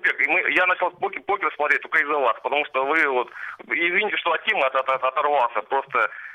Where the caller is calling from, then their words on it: Sakhalin Oblast, Russia; из Сахалина, север Сахалина.